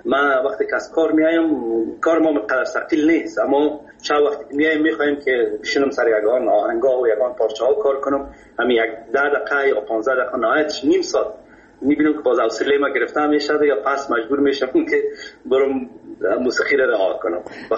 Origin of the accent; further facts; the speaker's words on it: Kabul, Afghanistan; born or raised there